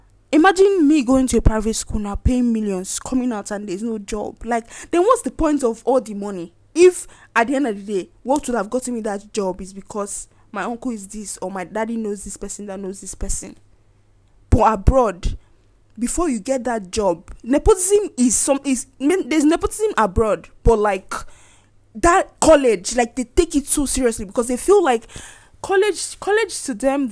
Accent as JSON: {"language": "English", "country": "Nigeria", "said": "But being Nigerian, the thought of being Nigerian alone can just destroy it."}